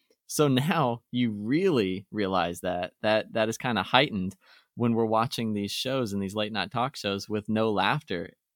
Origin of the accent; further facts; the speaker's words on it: Midwest, United States; I grew up in the Midwest, well, you know.